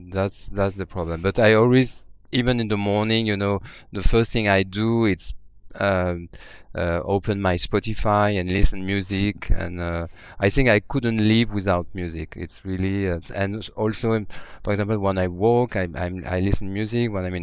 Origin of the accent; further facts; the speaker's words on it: Nice, Provence-Alpes-Côte d'Azur, France; English is a second language; I was born in Nice, where a lot of my French family, well, a lot of French family moved after the independence of Algeria, and it's where I grew up.